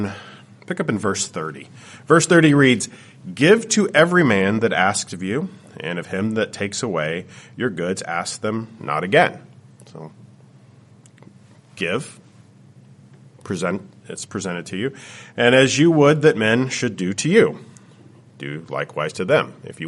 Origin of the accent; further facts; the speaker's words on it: Canada; Growing up in Canada, there's a couple of things that you do as a Canadian